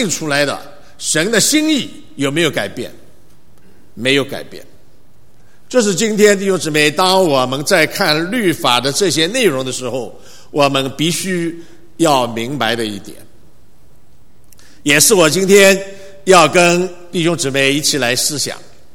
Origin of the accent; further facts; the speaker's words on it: Shanghai, China; 我们上海人有句话叫做收骨头啊